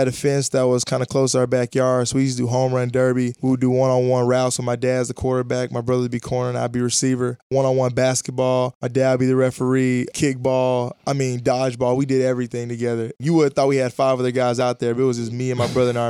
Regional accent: Huntsville, Alabama, United States; there were a lot of scouts there for college basketball growing up in Huntsville, Alabama.

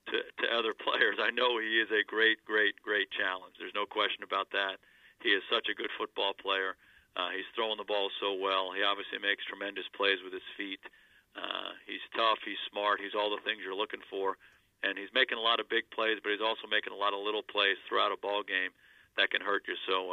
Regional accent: New Jersey, United States; also born or lived in Abington, Pennsylvania; But I did spend a lot of my youth in New Jersey, and I have a lot of family in New Jersey

